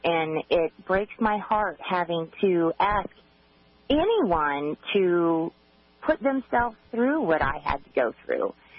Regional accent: Garden City, Kansas, United States; Well, I grew up in Garden City, Kansas, and I was diagnosed with Crohn's disease in 2002.

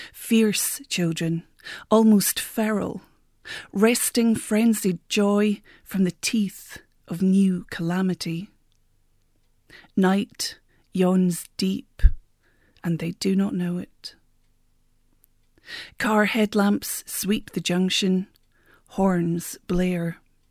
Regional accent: United Kingdom; I grew up in Thatcher's Britain

